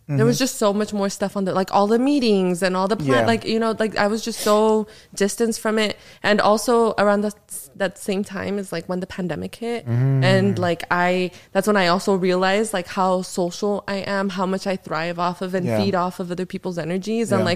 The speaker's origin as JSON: {"language": "English", "town": "Glendale", "country": "United States", "tie": "born or raised there", "said": "I'm an immigrant. I guess we can start there. I came to the States when I was 6 and I grew up right here in Glendale."}